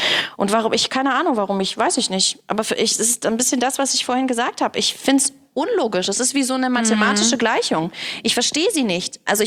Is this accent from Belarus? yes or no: yes; Belarus; Ich komme ja aus Weißrussland.